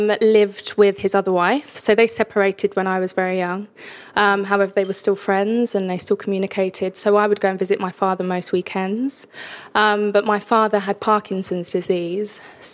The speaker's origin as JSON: {"language": "English", "region": "London", "country": "United Kingdom", "tie": "born or raised there", "said": "I was born in East London. So, I'm an East London girl. And that was in 1986. So, I'm 32 now. And I was raised by my wonderful mother, Jane."}